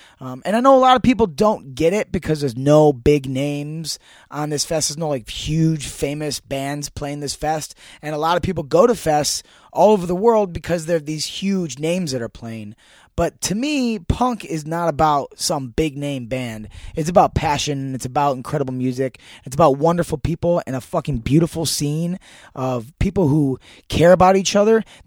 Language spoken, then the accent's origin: English; New York City, New York, United States; We're cop-out. We're from New York City.